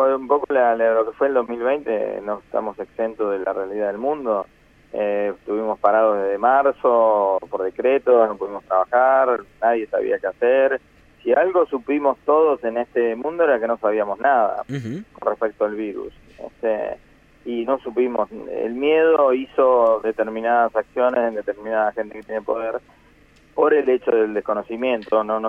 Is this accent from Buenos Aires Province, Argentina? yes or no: no; Santa Fe, Argentina; nosotros mismos como santafesinos